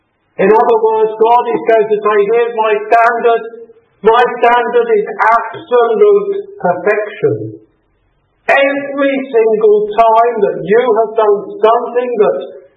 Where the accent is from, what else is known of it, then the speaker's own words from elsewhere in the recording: United Kingdom; I'm a British. I was born into a Christian country. I go to church.